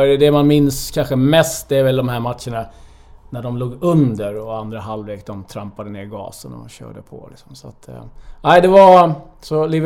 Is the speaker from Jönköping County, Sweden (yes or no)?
yes; Hovslätt, Jönköping County, Sweden; Så att en bit utanför Jönköping där växte jag upp. Jaha. I Hovslätt